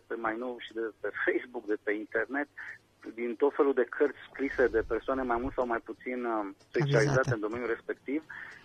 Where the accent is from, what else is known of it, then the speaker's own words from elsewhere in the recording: Brașov, Brașov County, Romania; pentru că sunt brașovean, iubesc Brașovul